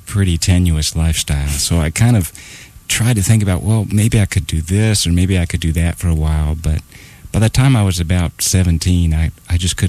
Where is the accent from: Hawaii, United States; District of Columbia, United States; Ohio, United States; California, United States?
District of Columbia, United States; Washington; also born or lived in New York; I grew up in Washington, D.C., around the suburbs of D.C., and then moved out here about 20 years ago after spending a little time in New York.